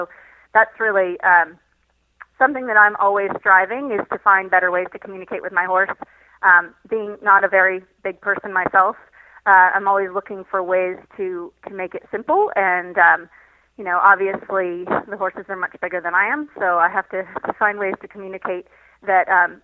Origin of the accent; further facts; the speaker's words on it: Michigan, United States; I grew up in Michigan, and the first ever eventing competition that I saw was Rolex.